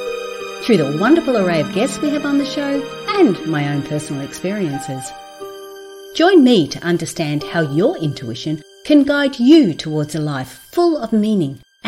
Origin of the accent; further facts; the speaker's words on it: Gold Coast, Queensland, Australia; Gold Coast, Australia, that is. Probably could tell with my funny accent.